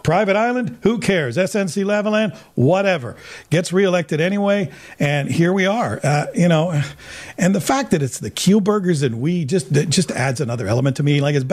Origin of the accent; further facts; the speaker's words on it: Canada; Worth doing once in your life as a Canadian?